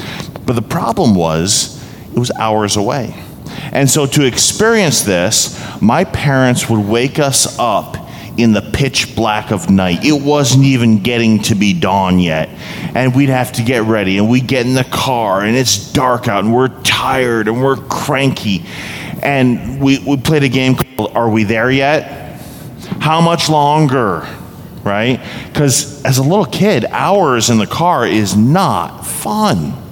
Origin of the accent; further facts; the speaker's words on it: Vermont, United States; I grew up out east in New England and in Vermont in particular, not the most populous of states